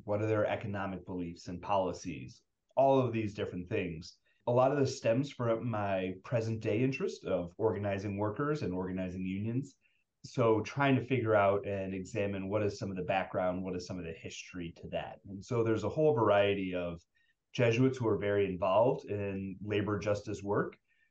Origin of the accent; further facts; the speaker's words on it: St. Louis, Missouri, United States; One is just I grew up in St. Louis. It's very near and dear to me, very familiar.